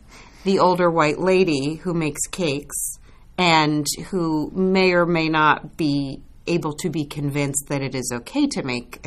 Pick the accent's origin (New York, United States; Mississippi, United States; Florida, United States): New York, United States; And I am actually the actor who's from New York, and so in a way we're playing each other.